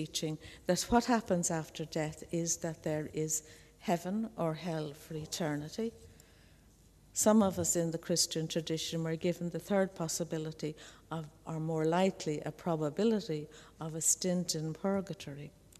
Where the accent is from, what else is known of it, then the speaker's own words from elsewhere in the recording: Ireland; In my hometown, the whole town is a traffic jam on Graveyard Sunday because people who have long moved away return to visit the graveyards.